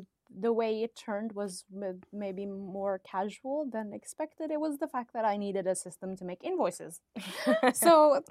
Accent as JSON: {"language": "English", "country": "India", "lives_now": "Finland", "said": "My partner is from Latvia and I am from India, which is why the name Couple of Expats."}